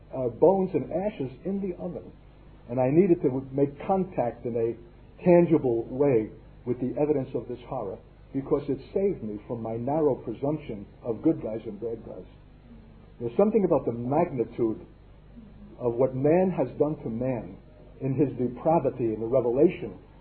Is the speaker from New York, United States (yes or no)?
yes; Brooklyn, New York, United States; born there